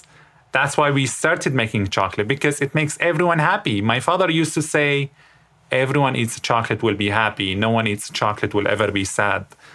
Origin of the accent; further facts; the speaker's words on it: Syria; English is a second language; Well, my family and I come from Syria.